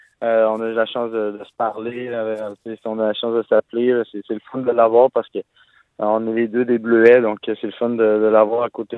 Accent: Quebec, Canada; now in Montreal, Canada; Quand je suis arrivé du Lac-Saint-Jean, je suis arrivé à Montréal

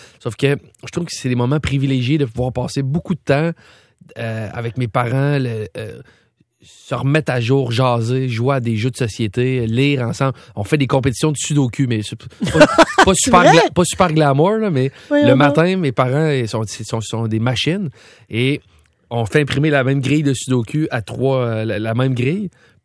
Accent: Quebec City, Quebec, Canada; moi, je viens de Québec. Je m'en vais passer du temps dans ma famille.

